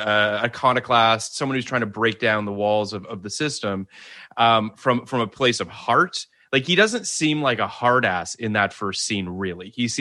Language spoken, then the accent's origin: English; Canada; I am Canadian